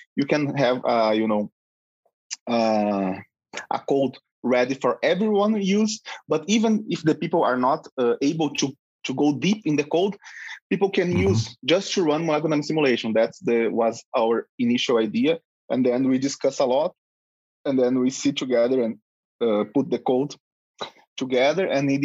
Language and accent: English; Brazil; English is a second language; moved away as an adult; also born or lived in Porto Alegre; As Horacio said … I am from Brazil.